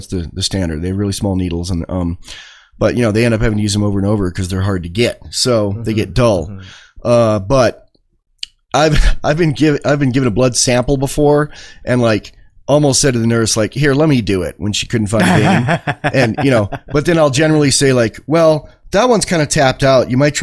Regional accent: Chautauqua, New York, United States; I grew up in Chautauqua, New York, summered there.

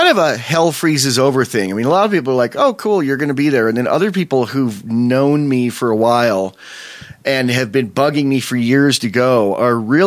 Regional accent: California, United States; Yeah, I'll take a hug, man. I'm from California.

